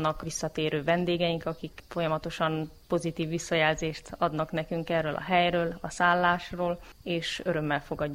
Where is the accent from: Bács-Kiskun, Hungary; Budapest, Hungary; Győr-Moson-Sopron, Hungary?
Bács-Kiskun, Hungary; Csátalja; moved away as an adult; Faluról származom, egészen konkrétan Baja környékéről, Csátaljáról. Ez egy kicsi falu